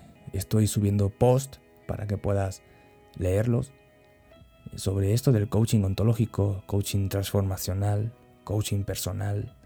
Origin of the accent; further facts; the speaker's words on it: Guatemala; En mi país podría decirte que es abrir una bolsa de maíz o comerme un helado junto con mi esposa. Un helado de medio dólar, o medio euro, o 10 quetzales